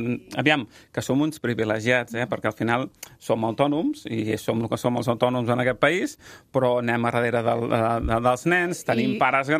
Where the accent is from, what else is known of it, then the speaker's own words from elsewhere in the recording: Girona, Catalonia, Spain; Jo soy de Girona i se'm notava moltíssim.